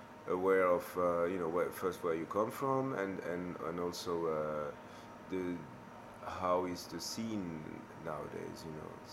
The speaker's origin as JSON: {"language": "English", "region": "Geneva", "country": "Switzerland", "tie": "born or raised there", "said": "And there's so many empty spaces, especially in my hometown, Geneva."}